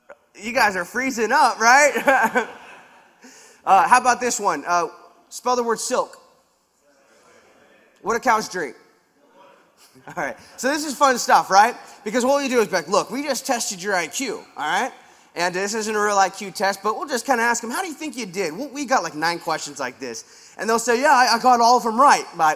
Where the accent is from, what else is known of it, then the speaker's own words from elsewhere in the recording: Huntington Beach, California, United States; I'm from Huntington Beach, and that's Ray's stomping grounds.